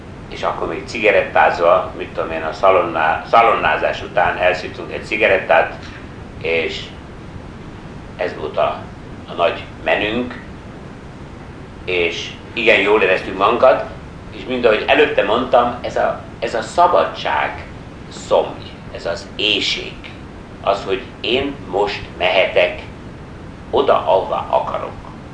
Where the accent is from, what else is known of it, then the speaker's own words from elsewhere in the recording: Hungary; büszkék voltunk azért, hogy ugye mi Magyarországról származunk